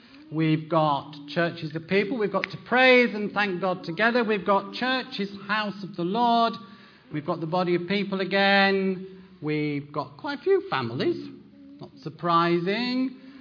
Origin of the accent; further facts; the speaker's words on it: Bradford, Yorkshire and the Humber, United Kingdom; I am from Bradford